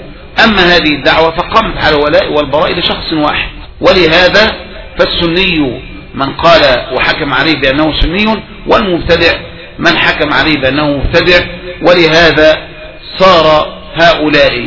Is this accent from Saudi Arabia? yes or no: no; Egypt; وأن هذا حزب من أشد الأحزاب الموجودة عندنا في مصر